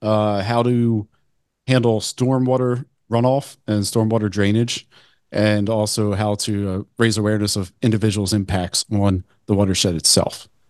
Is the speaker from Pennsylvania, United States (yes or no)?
yes; Pennsylvania, United States; born or raised there